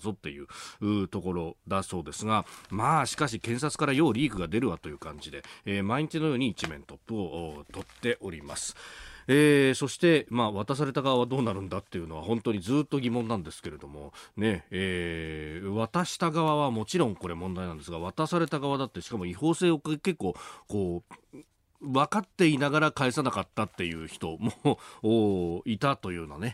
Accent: Yokosuka, Kanagawa, Japan; 私も基地の町横須賀で育ちましたんで

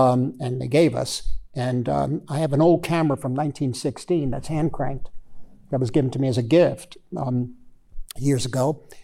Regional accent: New York, United States; I depended on him greatly because, you know, I'm a New Yorker.

